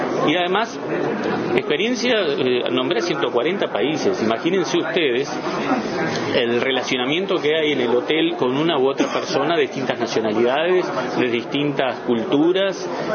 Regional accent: Carmelo, Colonia, Uruguay; born there; Yo soy nacido en Carmelo

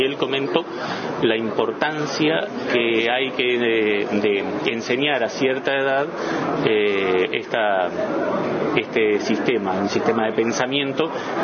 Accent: Carmelo, Colonia, Uruguay; born there; Yo soy nacido en Carmelo

